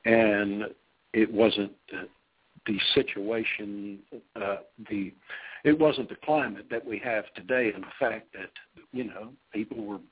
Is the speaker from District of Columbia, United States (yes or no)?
no; Texas City, Texas, United States; Started playing locally in some of the small little venues down in my hometown of Texas City, Texas, and playing in the pizza parlors and that sort of thing.